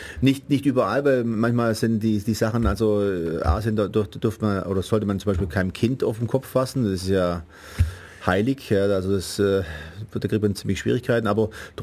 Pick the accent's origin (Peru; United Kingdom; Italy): Italy; now in Germany; Nee, ich bin Italiener.